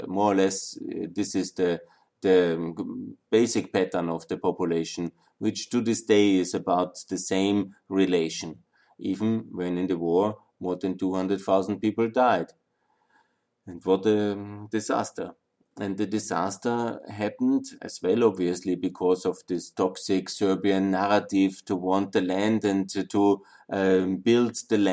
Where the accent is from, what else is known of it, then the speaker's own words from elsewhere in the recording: Austria; You know, I'm a European. I'm from Austria.